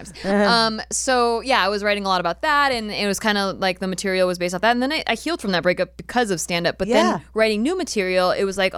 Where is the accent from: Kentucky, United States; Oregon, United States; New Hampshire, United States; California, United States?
California, United States; Santa Barbara; I grew up in Santa Barbara. So I was like one of the darkest people at my school.